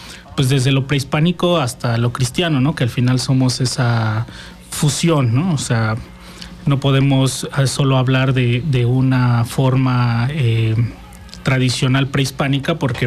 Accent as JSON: {"language": "Spanish", "region": "Morelos", "country": "Mexico", "tie": "born or raised there", "also_born_or_lived": "Guerrero", "said": "somos artistas emergentes, la mayoría originarios de Morelos, Yo personalmente vengo de Guerrero, pero llevo toda mi vida aquí en Morelos."}